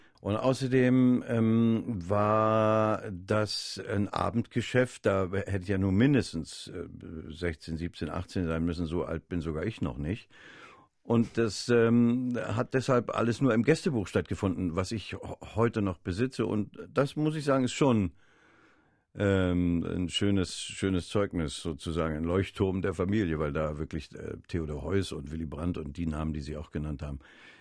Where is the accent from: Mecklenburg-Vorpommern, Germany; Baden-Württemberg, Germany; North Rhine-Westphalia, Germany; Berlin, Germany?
Berlin, Germany; born there; now in Hamburg, Germany; Bahntechnisch bin ich auch immer noch Berliner und zwei Herzen schlagen natürlich in meiner Brust.